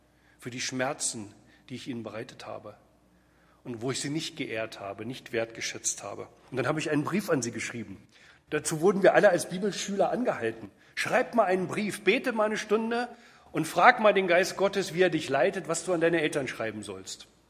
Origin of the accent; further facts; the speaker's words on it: Berlin, Germany; aus Berlin, wo ich herkomme.